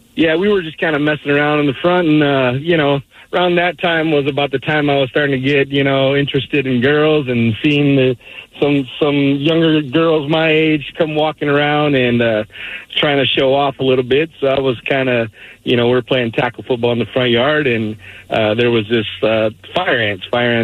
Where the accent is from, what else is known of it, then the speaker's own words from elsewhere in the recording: San Antonio, Texas, United States; I was a kid. I was about 10 years old, and I grew up in San Antonio, Texas, and down there my family is pretty big